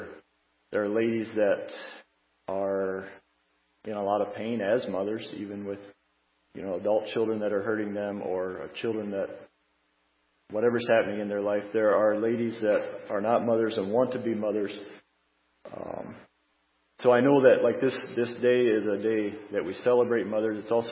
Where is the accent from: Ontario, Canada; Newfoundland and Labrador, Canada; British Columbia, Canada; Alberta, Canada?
Ontario, Canada; Sioux Lookout; We are from Sioux Lookout, Ontario, and part of a small community church there.